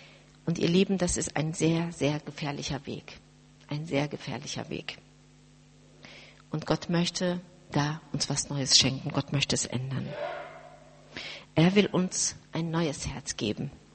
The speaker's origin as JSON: {"language": "German", "country": "Turkey", "said": "Ich bin ja Türkin von Hause aus"}